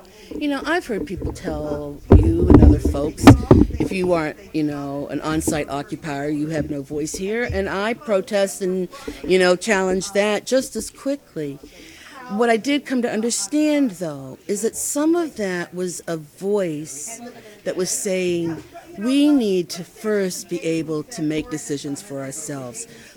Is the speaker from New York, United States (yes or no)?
no; West Virginia, United States; Well, I'm 58. I'm an Italian hillbilly. Born and raised in West Virginia, one of my first formal jobs was transcribing grievances for the United Mine Workers.